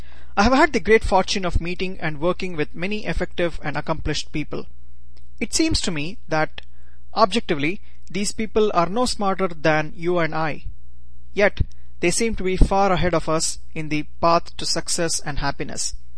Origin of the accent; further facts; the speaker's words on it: Bangalore, Karnataka, India; English is a second language; moved away as an adult; now in Indianapolis, United States; I am from Bangalore, India. I went to graduate school in Michigan. I currently live in Indianapolis